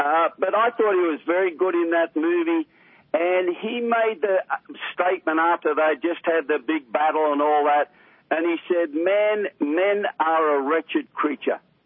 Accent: Australia; When I grew up in Australia, there was no welfare.

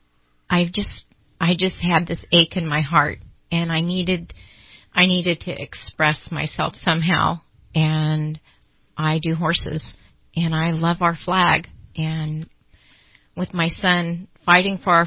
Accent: Redding, California, United States; Yes, I was born and raised in Reading.

